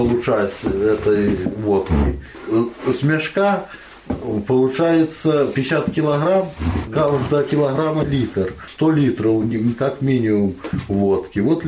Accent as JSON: {"language": "Russian", "town": "Bakshty", "country": "Belarus", "said": "А говорить, а вы откуда? А говорить, Беларуси. А говорить, а откуда точнее? Я их назвал Бакшты."}